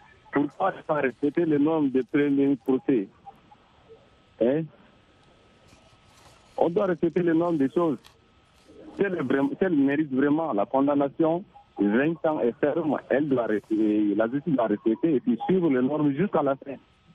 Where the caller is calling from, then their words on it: N'Djamena, Chad; Je suis de N'Djamena.